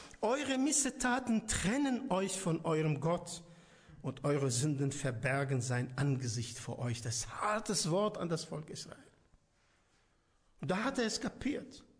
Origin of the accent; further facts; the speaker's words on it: Damascus, Damascus Governorate, Syria; moved away; Das ist meine Geburtsstadt, Damaskus.